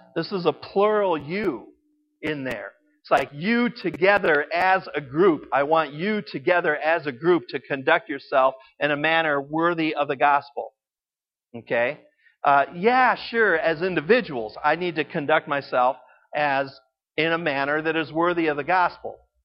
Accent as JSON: {"language": "English", "region": "Michigan", "country": "United States", "tie": "born or raised there", "said": "You know, I was raised in Michigan, so that's why I picked on Indiana."}